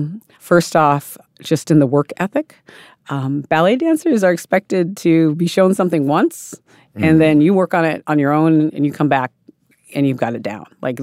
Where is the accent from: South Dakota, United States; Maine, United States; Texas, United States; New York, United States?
South Dakota, United States; I grew up in South Dakota, where my Lakota people are from.